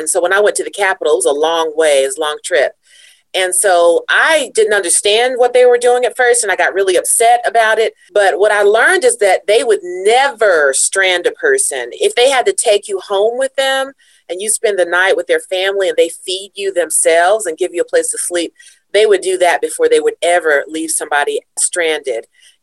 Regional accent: Chattanooga, Tennessee, United States; I am. I grew up in Chattanooga, and during my middle school years, I actually lived in Ray County up in the country.

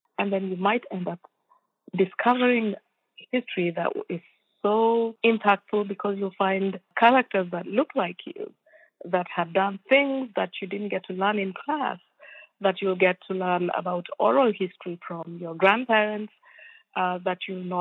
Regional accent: Kenya; I come from Kenya

